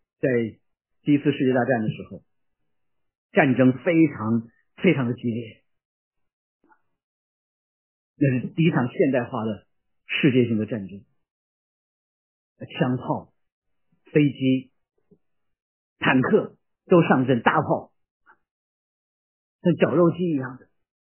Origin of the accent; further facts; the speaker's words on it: Beijing, China; 我小时候生在这个长在这个北京城里面，老北京见面